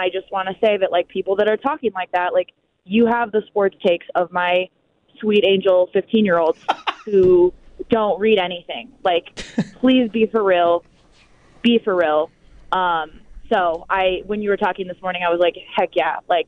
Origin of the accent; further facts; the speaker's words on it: Wyoming, United States; now in Denver, United States; I'm from Wyoming, and I'm driving up to go to a Wyoming game right now.